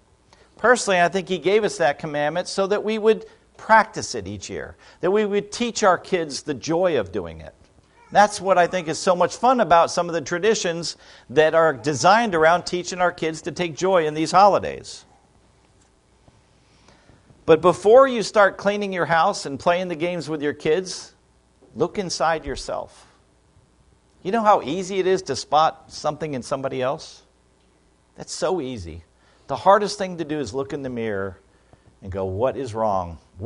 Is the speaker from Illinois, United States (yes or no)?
no; Florida, United States; I grew up in South Florida, and I never grew up to be, I don't know what you would call it.